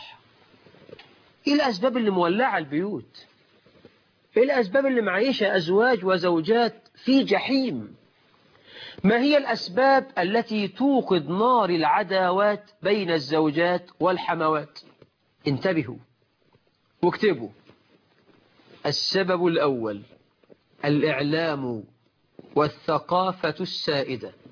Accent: Egypt; ده مثل عندنا في مصر. يقول لك ربي يا خيبة للغيبة، ده مثل برضه مصري.

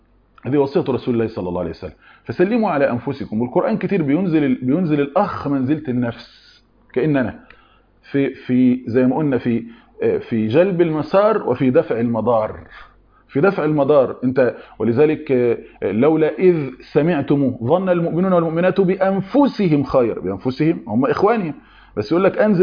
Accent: Egypt; احنا كمصريين

